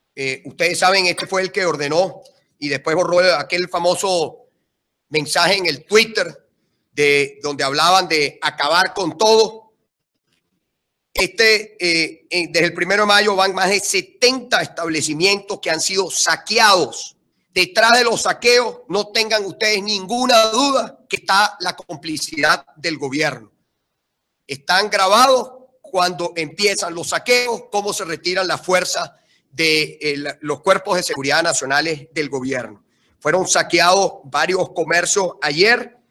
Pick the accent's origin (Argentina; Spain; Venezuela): Venezuela; somos mayoría los venezolanos que queremos vivir en democracia